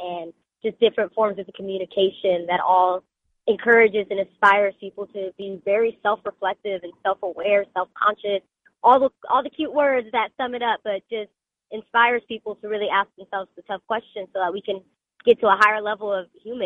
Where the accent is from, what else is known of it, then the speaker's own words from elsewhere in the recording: San Bernardino, California, United States; I'm from San Bernardino, California.